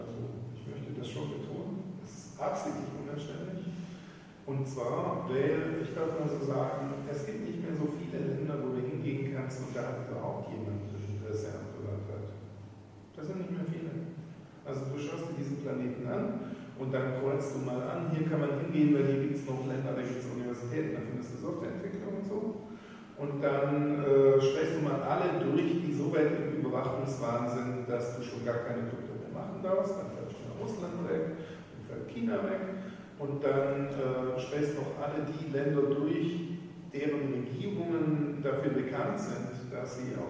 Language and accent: German; Baden-Württemberg, Germany; Aber ich bin Schwabe